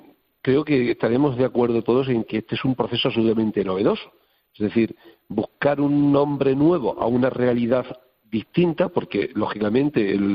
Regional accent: Extremadura, Spain; nosotros somos ciudadanos de Extremadura, de estos municipios, muchos de nosotros, y vivimos aquí

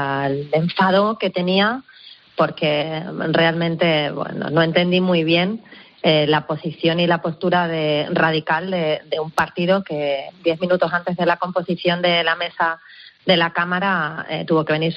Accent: Extremadura, Spain; Yo he hecho en Extremadura y he defendido lo que creo que es mejor para mi tierra.

